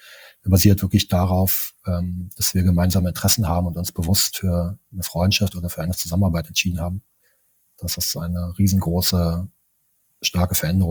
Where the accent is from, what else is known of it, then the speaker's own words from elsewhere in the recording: East Germany, Germany; ich bin im Osten von Deutschland groß geworden